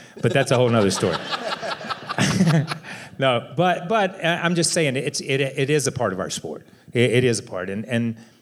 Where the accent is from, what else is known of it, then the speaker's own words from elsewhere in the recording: Level Cross, North Carolina, United States; my dad always said, we're from Level Cross, North Carolina. That's where you're from. That's where you go back to.